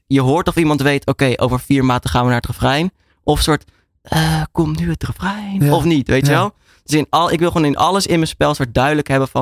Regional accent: Nijmegen, Gelderland, Netherlands; En ik kom dan uit Nijmegen, dus dichtstbijzijnd is Arnhem.

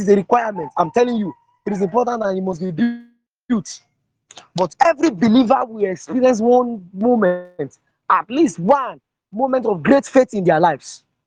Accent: Yorubaland, Nigeria; I was brought up in Yoruba, I mean in Yoruba land, and I was I was what you call a Yoruba boy, I didn't really understand Yoruba. I mean, I couldn't really speak Yoruba in a setting, in a formal setting.

